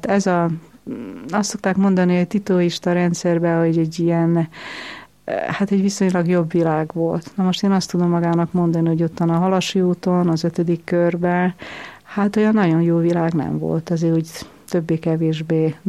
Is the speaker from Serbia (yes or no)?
yes; Subotica, Vojvodina, Serbia; Szabadkán nőttem föl, az 5. körben, a Halasi úton, azt most úgy hívják, hogy Karagyorgyev út